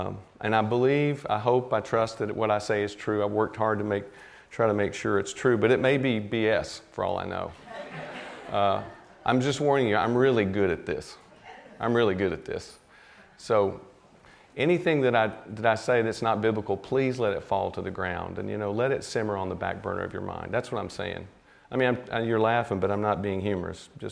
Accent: Nashville, Tennessee, United States; I mean, I grew up in Nashville around great musicians, but I never really fit into that group

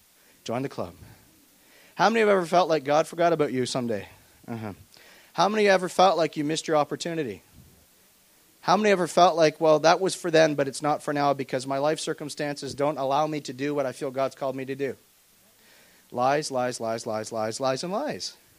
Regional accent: Oshawa, Ontario, Canada; I'm from Oshawa. The schwa, it's called the schwa for a reason, and it's not good.

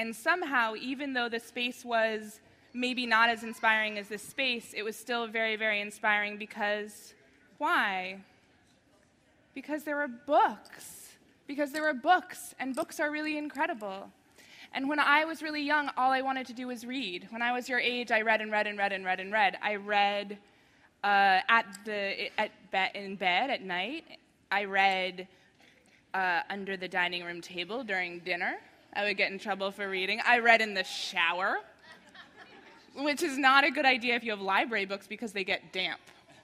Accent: Boston, Massachusetts, United States; now in San Francisco, United States; I grew up in Boston, I live in San Francisco now.

